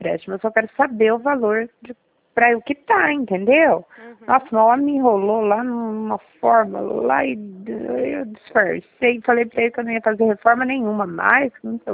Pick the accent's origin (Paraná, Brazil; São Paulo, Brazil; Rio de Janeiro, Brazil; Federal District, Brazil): São Paulo, Brazil; Cerqueira César; Porque eu sou do interior de São Paulo. Eu sou Cerqueira César, cidade de Cerqueira César.